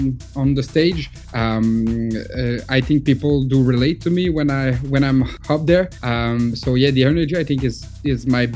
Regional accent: Canada; I'm from Canada, but the French side.

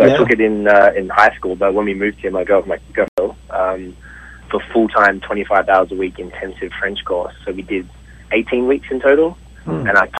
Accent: Australia; I'm Australian

